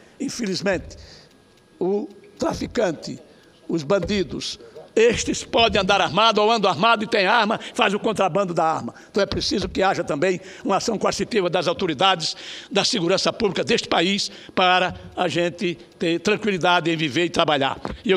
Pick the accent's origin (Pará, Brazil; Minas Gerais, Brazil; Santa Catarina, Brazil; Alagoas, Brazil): Alagoas, Brazil; lá no meu estado de Alagoas, que é um dos melhores pedaços de terra do Nordeste.